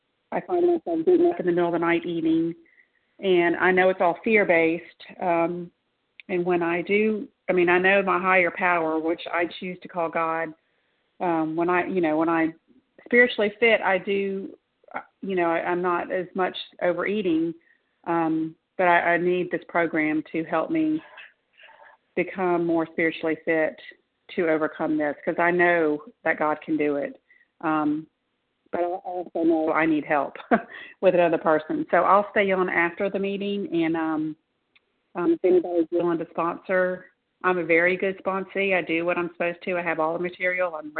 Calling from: Mississippi, United States; I'm calling from the Gulf Coast of Mississippi

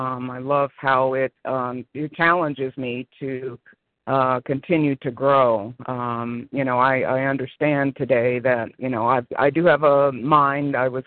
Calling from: Connecticut, United States; I'm calling from Connecticut

